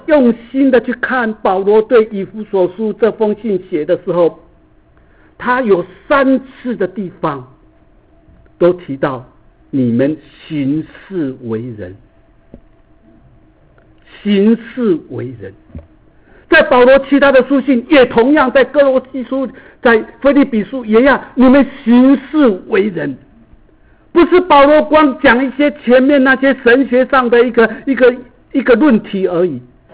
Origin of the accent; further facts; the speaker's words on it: Taiwan; now in United States; 他知道我是从台湾来的